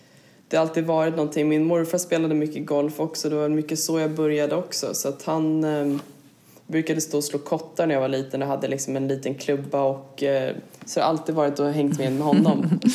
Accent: Lidingö, Stockholm County, Sweden; also born or lived in Switzerland / Italy / Örebro; Sen flyttade vi till Italien och var där i några år. Och sen flyttade vi till Örebro. Spelade i Örebro när pappa var där ner för sin fotbollskarriär. Och sen Stockholm och Lidingö. Men jag har gått i skolan och så vidare, vuxit upp på Lidingö

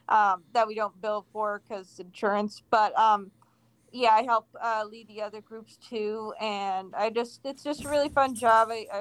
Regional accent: Connecticut, United States; also born or lived in Hamden / Orange / Danbury; now in Meriden, United States; I grew up in Connecticut. I've moved around to different parts of Connecticut. Mm-hmm. I was born in Hamden, then I moved to Orange, then I was in Washington, then I went to college in Massachusetts, then I came back down.

